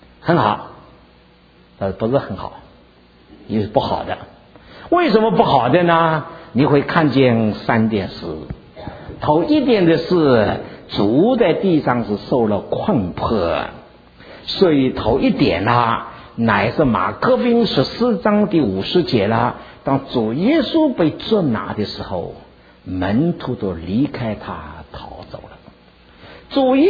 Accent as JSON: {"language": "Chinese", "country": "China", "moved": "yes", "lives_now": "United States", "said": "那么这个按照我们中国人来说的话呢，我30年到美国的时候呢"}